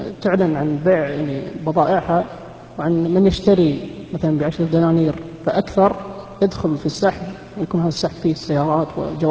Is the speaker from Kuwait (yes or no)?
yes; Kuwait; إحنا أخوالك زملائك من الكويت